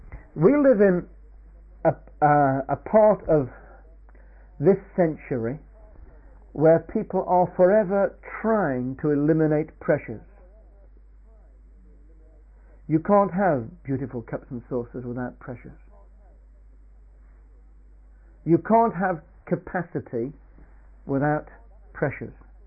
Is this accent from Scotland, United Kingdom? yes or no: no; Stoke-on-Trent, West Midlands, United Kingdom; But my hometown is Stoke-on-Trent, which is the Potteries.